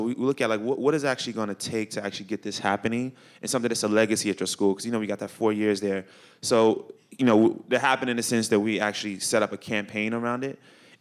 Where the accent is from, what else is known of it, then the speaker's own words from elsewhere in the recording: Chicago, Illinois, United States; Yeah, well, I mean, I grew up in Chicago.